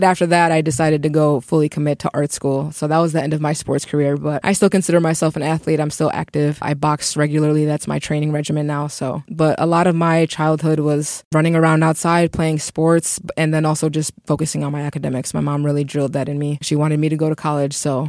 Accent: Milwaukee, Wisconsin, United States; Yeah, I'm a Milwaukee kid.

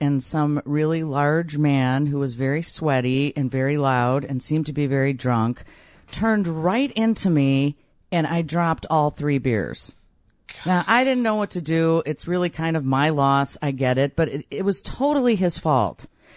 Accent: Chicago, Illinois, United States; listen, we're from Chicago.

